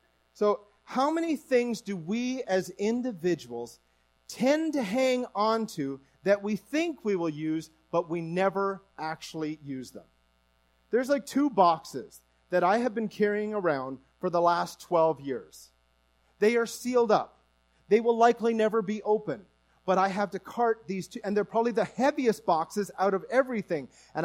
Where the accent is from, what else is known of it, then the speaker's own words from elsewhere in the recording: Newfoundland and Labrador, Canada; As you know, I'm from Newfoundland, so I'm just going to give you a little bit of Newfie language this morning.